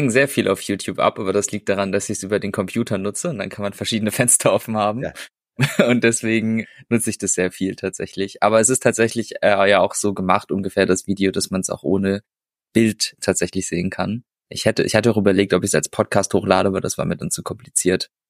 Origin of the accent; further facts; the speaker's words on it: Dillenburg, Hesse, Germany; ich bin aus Hessen, ja, aus dem Dill-Kreis, aus Dillenburg Zentral. Ich weiß nicht, ist nicht so bekannt, Nordnassau, ein besonderes Fleckchen in Deutschland.